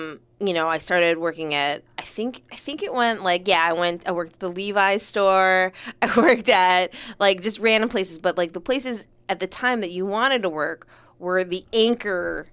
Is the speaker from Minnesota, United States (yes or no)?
yes; Eagan, Minnesota, United States; I grew up in Minnesota.